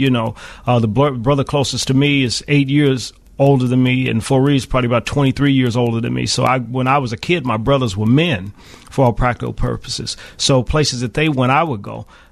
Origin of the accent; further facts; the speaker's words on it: Chicago, Illinois, United States; also born or lived in Mississippi; No, I was born in Chicago.